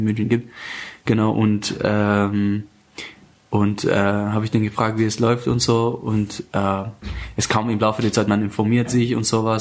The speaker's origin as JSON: {"language": "German", "country": "Afghanistan", "said": "Garmisch-Partenkirchen gewohnt und für diejenigen, die mich jetzt nicht sehen, also für euch alle, ursprünglich komme ich aus Afghanistan."}